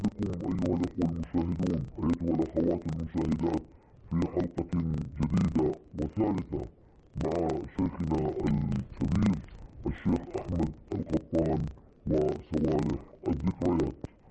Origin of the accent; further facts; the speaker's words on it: Saudi Arabia; عندنا في السعودية